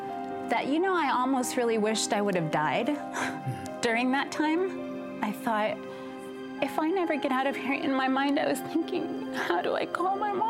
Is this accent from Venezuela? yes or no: no; Costa Rica; now in United States; I'm originally from Costa Rica. I was raised in Costa Rica and I had moved to the United States.